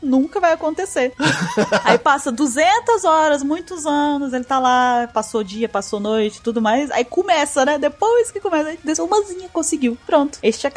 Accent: Bahia, Brazil; E sou baiana.

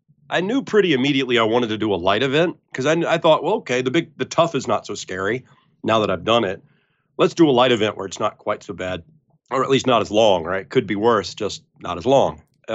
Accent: South Carolina, United States; now in New England, United States; Now, I live in New England, but I am from South Carolina.

